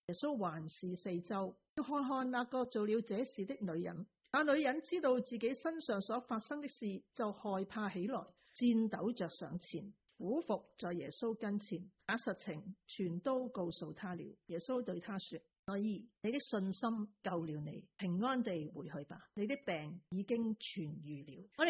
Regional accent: Mong Kok, Hong Kong; 我小时候是住在旺角，现在的二甲太子站，在附近的旧式战前那些唐楼好住，类似72家房客或者水饺皇后那些眼间房。

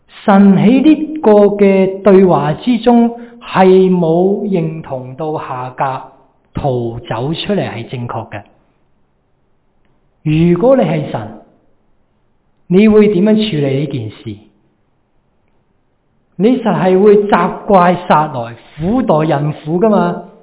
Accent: China; 我们中国人好识讲的嘛

